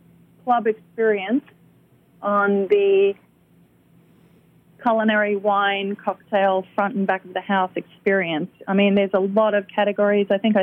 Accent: Australia; accent: Australian; My Australian accent.

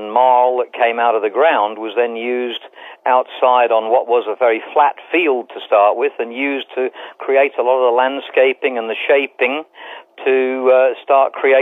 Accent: England, United Kingdom; born there; I'm a dual national. I'm an American that was born in England, and both my parents are American.

